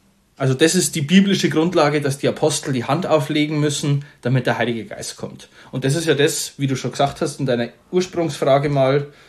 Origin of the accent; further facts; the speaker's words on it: Bavaria, Germany; Also beim normalen katholischen Sozialisation irgendwie bei uns in Bayern kommt Taufe, Erstbeichte, dann die Erstkommunion und erst später die Firmung.